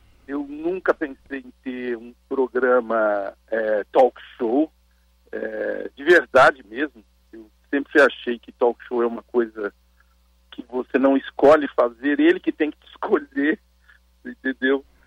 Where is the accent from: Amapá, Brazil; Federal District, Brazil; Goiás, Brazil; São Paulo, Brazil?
São Paulo, Brazil; eu sou do interior de São Paulo, sabe? Eu sou da região ali de Ribeirão Preto